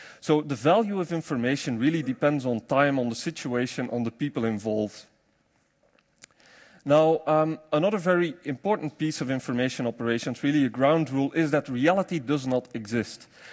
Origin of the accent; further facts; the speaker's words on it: Belgium; English is a second language; I come here from Belgium